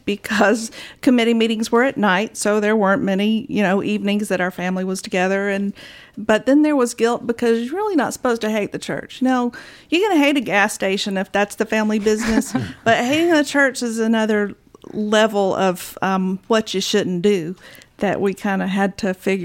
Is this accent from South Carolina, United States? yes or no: yes; South Carolina, United States; You probably wouldn't be surprised at the number of little girls growing up in South Carolina who said, I want to be a pastor. And somebody would say, oh, you mean a pastor's wife? Yeah. So that's the generation that I grew up in.